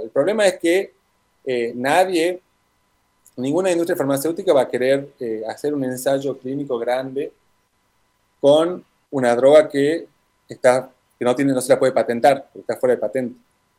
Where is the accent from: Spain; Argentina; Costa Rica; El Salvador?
Argentina; Tucumán; sobre todo tucumanos, porque somos tucumanos acá, una tucumana en París y una tucumana en España.